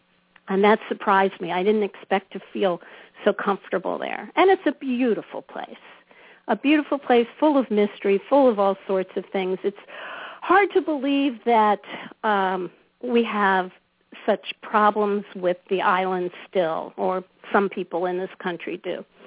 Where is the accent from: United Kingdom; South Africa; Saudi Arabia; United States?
United States; East Coast; I'm originally from the East Coast, my parents used to fly down to Havana and gamble.